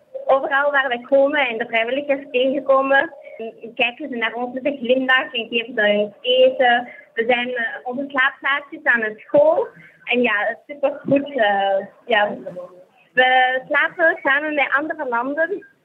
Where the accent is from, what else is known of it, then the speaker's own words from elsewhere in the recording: Belgium; Ik ben heel benieuwd om te zien met hoeveel we zijn gekomen van België.